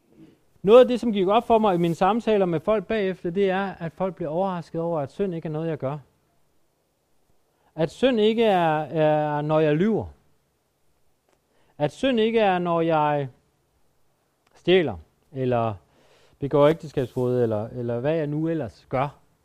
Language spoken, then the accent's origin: Danish; Jutland, Denmark; Jeg er fra Jylland, nu skal jeg lige, er der andre, der er fra Jylland herinde?